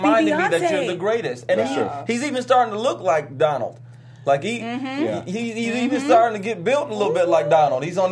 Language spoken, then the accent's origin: English; Flint, Michigan, United States; also born or lived in Detroit; I did grow up in Flint, though. I did. I got to claim my, you know, they'll talk about me if I don't claim home.